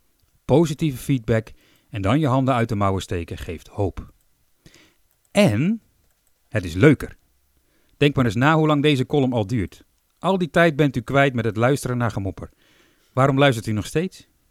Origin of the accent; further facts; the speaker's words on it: Netherlands; Want wat zijn wij Nederlanders goed in mopperen?